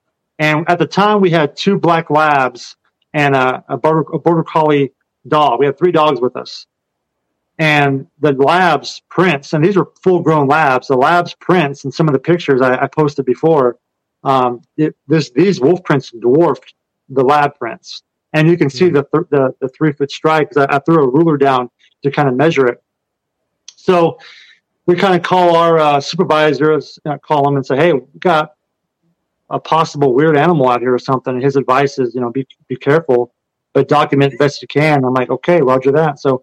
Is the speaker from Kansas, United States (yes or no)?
yes; Kansas, United States; And I'm from Kansas and grew up on a farm where we had horses and all, you know, all kinds of animals you can think of. We lived out in the middle of nowhere.